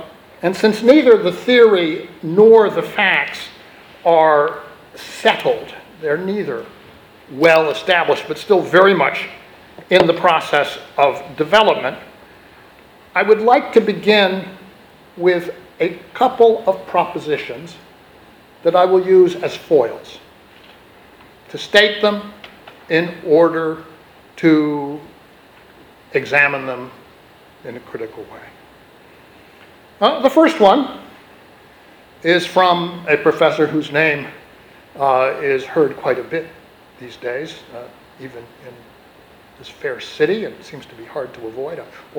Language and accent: English; Texas, United States; And he wrote very incisively about the politics of my home state at the outbreak of the American Civil War in 1860.